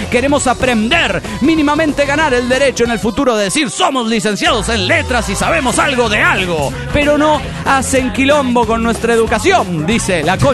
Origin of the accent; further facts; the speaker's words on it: Tehuacán, Puebla, Mexico; Hola, ¿cómo están? … de Tehuacán, México.